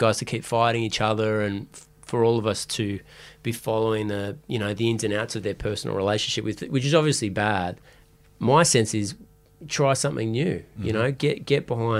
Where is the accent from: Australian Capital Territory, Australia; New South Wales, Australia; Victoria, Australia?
New South Wales, Australia; Sydney; and I grew up in Penshurst, which is in St. George, like next door to where we live now, but separated by a million miles.